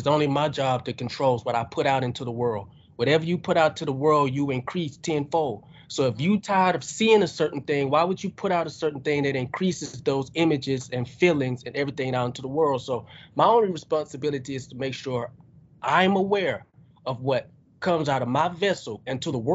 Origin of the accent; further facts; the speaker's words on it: United States; born there; And my people from North Africa, you know, I was born here in America, you know what I'm saying?